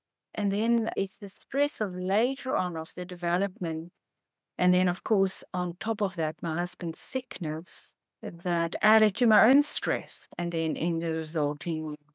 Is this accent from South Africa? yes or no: yes; South Africa; Now, remember, I'm from South Africa. It's a small country.